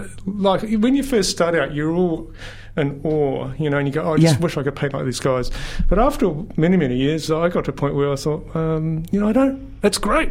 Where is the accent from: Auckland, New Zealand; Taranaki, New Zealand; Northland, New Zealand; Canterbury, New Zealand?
Canterbury, New Zealand; Amberley; now in Dunedin, New Zealand; originally, in short, born and bred in North Canterbury from a farm, Broomfield Amberley.